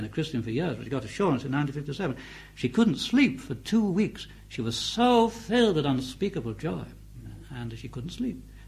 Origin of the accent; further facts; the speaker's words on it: England, United Kingdom; I speak as an Englishman, as you can tell.